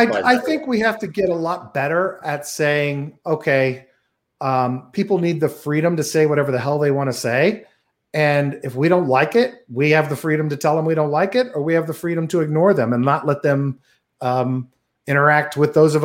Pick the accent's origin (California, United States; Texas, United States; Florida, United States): Texas, United States; moved away; also born or lived in Oklahoma; I grew up in Texas and Oklahoma, and I moved to New Jersey